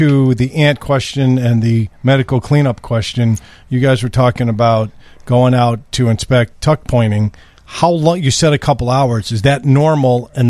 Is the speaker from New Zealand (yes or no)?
no; Des Plaines, Illinois, United States; That's where I grew up in Des Plaines.